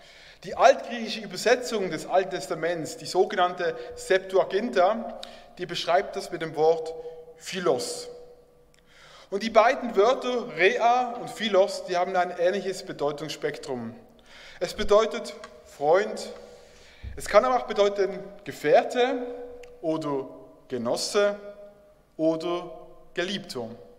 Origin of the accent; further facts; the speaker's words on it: Basel, Basel-Stadt, Switzerland; Und ich komme aus Basel und wir mögen die Zürcher auch nicht.